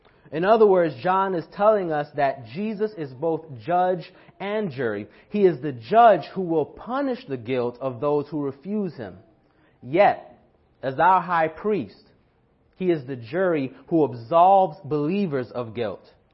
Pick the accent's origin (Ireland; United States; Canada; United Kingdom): United Kingdom; England; The priesthood in the Old Testament was a bloody job, and I don't mean that as an English person.